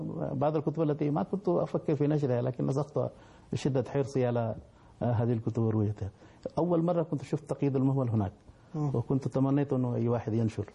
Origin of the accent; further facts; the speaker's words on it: Bihar, India; Arabic is a second language; قلت أنا من ولاية بيهار من نفس الولاية